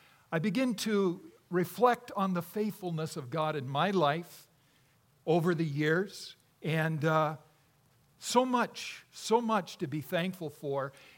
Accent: Prospect, Oregon, United States; I was raised in Prospect, and it's not a very large place. Very, very small town. My parents moved there from Enterprise, Oregon in 1951 to help start the church there.

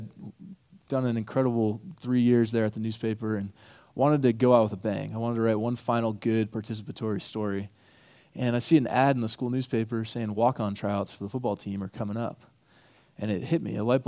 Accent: Texas, United States; Now, I grew up in Texas, and volleyball isn't a very big sport in Texas as it is on the West Coast

